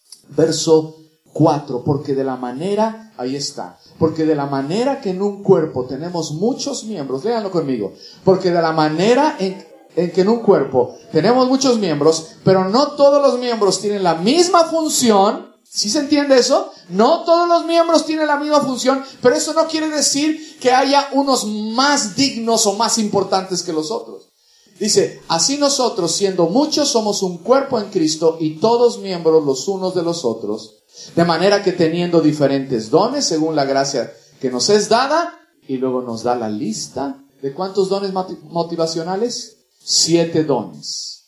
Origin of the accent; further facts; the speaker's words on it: Mexico; En mi país, en México, hay un culto al presidente de la República.